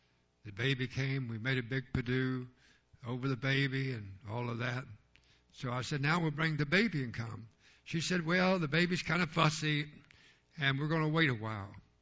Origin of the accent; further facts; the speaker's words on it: Kentucky, United States; now in Ohio, United States; I was a Briarhopper. I came over from Kentucky. The Ohio people called us Kentuckians who transferred up to Ohio, called us Briarhoppers.